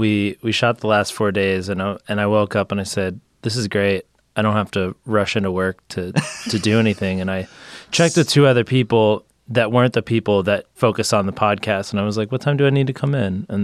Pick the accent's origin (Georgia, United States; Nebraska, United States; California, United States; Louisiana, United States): California, United States; Sacramento; We're going to hit Seattle, Portland, my hometown, Sacramento.